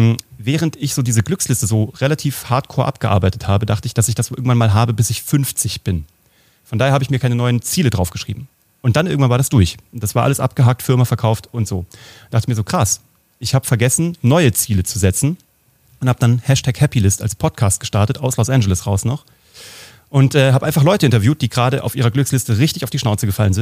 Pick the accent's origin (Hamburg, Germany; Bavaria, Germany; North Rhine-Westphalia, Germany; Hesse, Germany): Hesse, Germany; Kassel; Ich komme aus Kassel